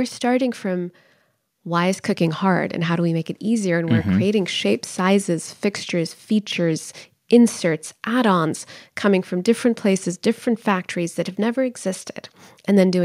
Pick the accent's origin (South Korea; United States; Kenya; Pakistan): Pakistan; I can tell you as a Pakistani immigrant, how much that means to communities like my own who have simply not seen our traditions acknowledged